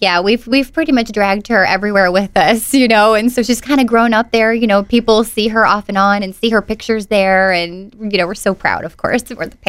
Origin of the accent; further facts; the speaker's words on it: Peoria, Illinois, United States; I grew up here in Peoria.